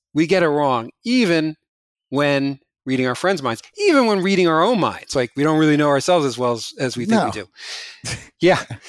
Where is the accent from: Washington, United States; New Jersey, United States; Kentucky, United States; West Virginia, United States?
New Jersey, United States; When I go back to New Jersey, my hometown, I'm frequently stereotyped as the egghead academic.